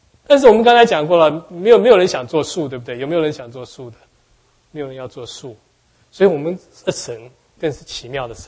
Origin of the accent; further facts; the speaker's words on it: China; 那我们中国人讲，一般来说诗人讲到树通常都是这种形式的